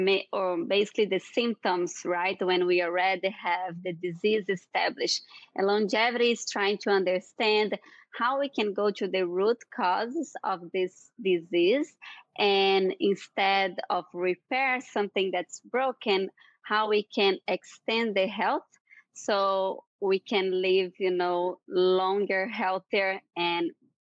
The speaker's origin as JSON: {"language": "English", "country": "Brazil", "lives_now": "Bay Area, United States", "said": "I'm originally from Brazil, now relocated in the Bay Area."}